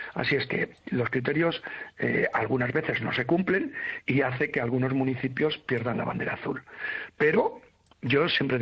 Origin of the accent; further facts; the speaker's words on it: Galicia, Spain; Los españoles somos solidarios, los gallegos somos solidarios